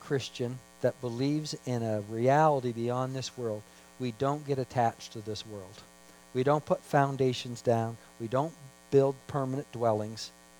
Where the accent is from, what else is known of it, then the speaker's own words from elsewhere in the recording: Canada; I can say I'm a Canadian, but my true allegiance is to another kingdom.